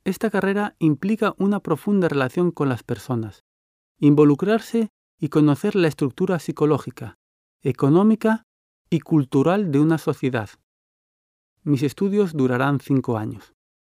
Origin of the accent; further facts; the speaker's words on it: Oviedo, Asturias, Spain; Fue en mi ciudad natal, Oviedo.